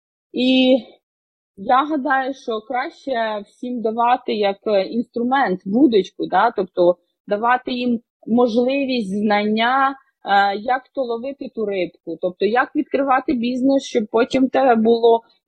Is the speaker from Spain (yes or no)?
no; Odesa, Odesa Oblast, Ukraine; Тобто я сама проживаю в Одесі, я з Одеси.